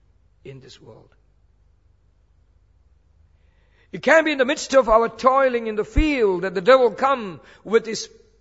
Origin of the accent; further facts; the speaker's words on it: India; When I was growing up in India